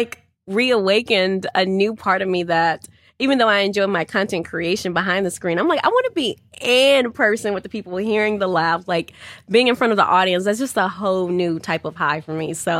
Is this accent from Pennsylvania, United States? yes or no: no; Houston, Texas, United States; because I was raised in Houston, you've had like the childhood, all these different types of friends.